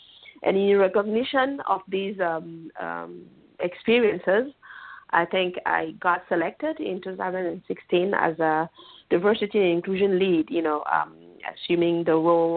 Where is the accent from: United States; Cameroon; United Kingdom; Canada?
Cameroon; now in France; And I am French now, but born and raised in Cameroon, Central Africa. I did my whole, schools in Cameroon